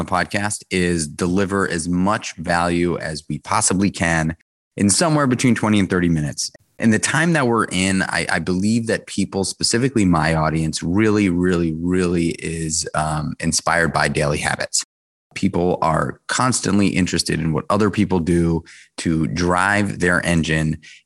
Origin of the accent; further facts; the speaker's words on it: New York City, New York, United States; So I grew up in New York City. I started going to nightclubs in New York when I was 13 years old.